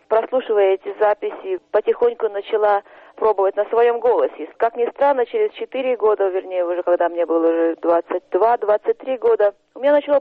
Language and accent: Russian; Tuva, Russia; Выросла я в Туве и к окружающей природе, к ландшафту.